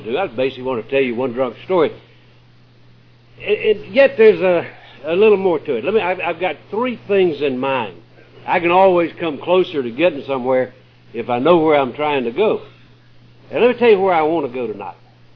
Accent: South Carolina, United States; born there; I was born up in South Carolina, very close to Georgia, and had a lousy beginning.

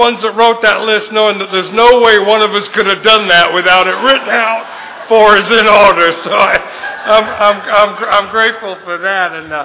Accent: the north of England, United Kingdom; I'm born and raised in England to an English family, but over the years, I've lost my accent.

